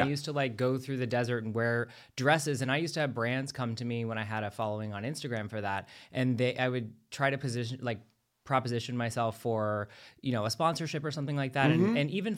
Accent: Florida, United States; As a Floridian too, I mean, I'm from Florida.

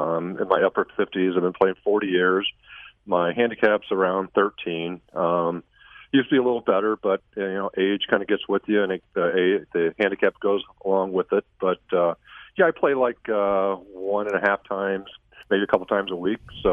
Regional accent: Cape Girardeau, Missouri, United States; So growing up in Cape Girardeau

